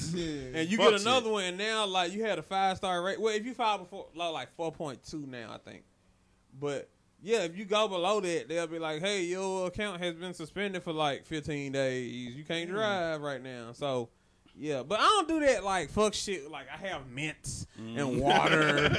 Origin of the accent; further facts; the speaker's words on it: Jackson, Mississippi, United States; Yeah, I'm from Jackson.